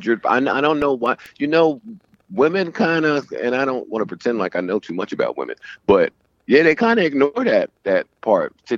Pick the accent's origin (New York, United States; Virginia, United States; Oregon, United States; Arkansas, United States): New York, United States; also born or lived in New Jersey; My life was in New Jersey from that point on, but I'm originally from New York.